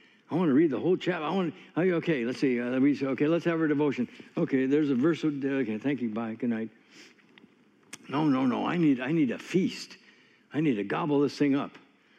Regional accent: California, United States; I'm not from Tennessee. I'm from California.

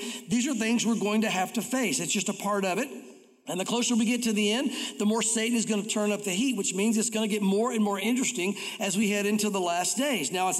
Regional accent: United States

